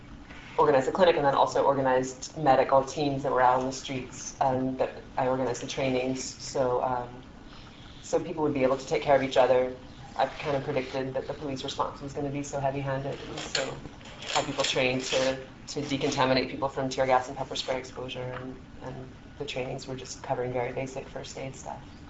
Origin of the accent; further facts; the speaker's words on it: Seattle, Washington, United States; I'm from Seattle